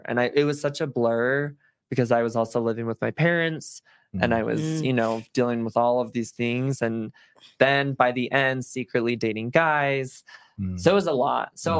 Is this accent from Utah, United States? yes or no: yes; Provo, Utah, United States; but growing up in Provo, like that was the first moment where I realized like my privilege